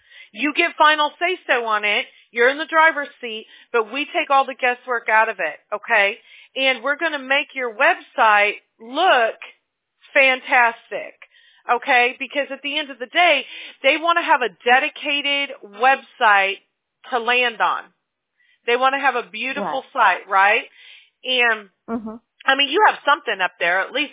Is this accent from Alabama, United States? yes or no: yes; Mobile, Alabama, United States; born there; I know, and I could say that because I was born in Mobile, Alabama.